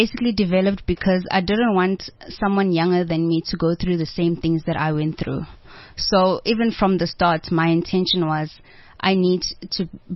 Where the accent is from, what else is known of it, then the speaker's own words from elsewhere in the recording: Davidson, Gauteng, South Africa; I'm all the way from Davidson, which is a township situated in the east of Johannesburg.